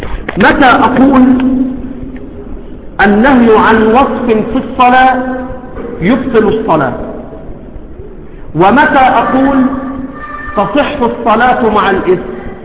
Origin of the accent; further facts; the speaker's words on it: Egypt; كان عندنا في مصر